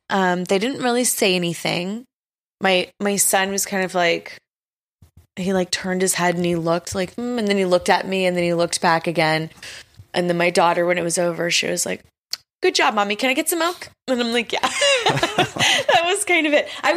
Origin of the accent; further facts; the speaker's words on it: Texas, United States; I'm from Texas and very new to things. I think 15 years old when we did that movie, 14 or 15.